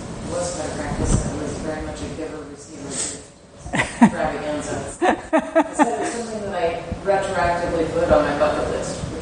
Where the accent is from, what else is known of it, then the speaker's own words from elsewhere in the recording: California, United States; So I came from California and everything was, like, spectacular, big mountains and ocean and kind of beauty with a capital B. And I moved here